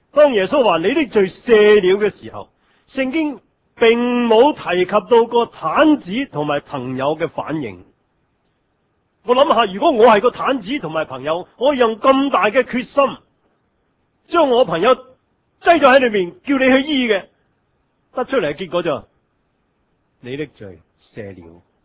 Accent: China; 其实唔单止犹太人系咁，我哋中国人都系咁。

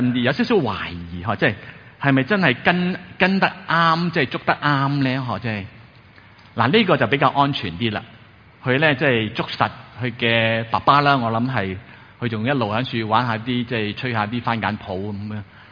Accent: Guangdong, China; 即系我哋广东人即系一个即系俗语都会用孟三美

